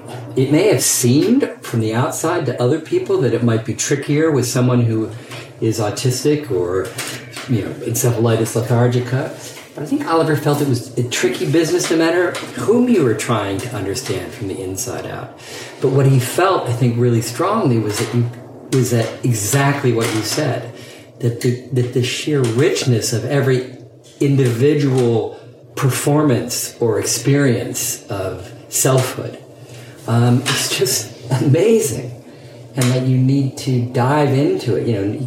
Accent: England, United Kingdom; as a gay man growing up in Alan Turing's England, where sexual activity was punishable by chemical castration, that was a plausible fear to have.

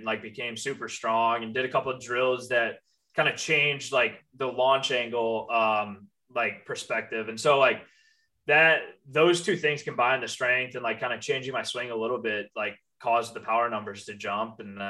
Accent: St. Louis, Missouri, United States; And so I kind of fell in love with the city, and I'm from St. Louis originally.

